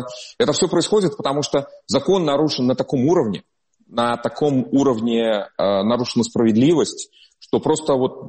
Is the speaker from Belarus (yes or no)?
yes; Belarus; На самом деле мы, белорусы, мы можем контролировать то, что можем контролировать.